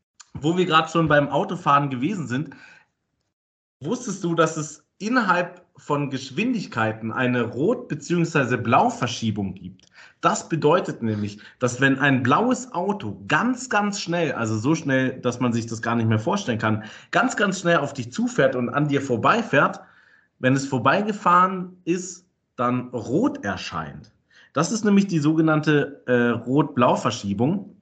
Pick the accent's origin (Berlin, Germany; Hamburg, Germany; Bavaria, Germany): Hamburg, Germany; Weißt du, da macht man als Hamburger dann die Grenze.